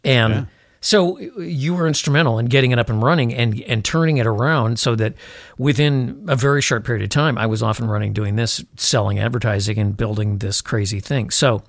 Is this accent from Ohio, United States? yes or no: no; Chicago, Illinois, United States; now in Minnesota, United States; I believe, and maybe it's because I was brought up in Chicago and this is the way it always was there, but I think this is true.